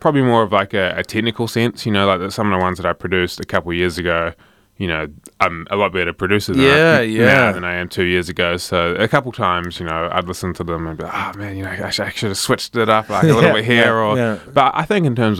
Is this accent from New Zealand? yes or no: yes; Lyttelton, Canterbury, New Zealand; So, I grew up in Littleton and live there at the moment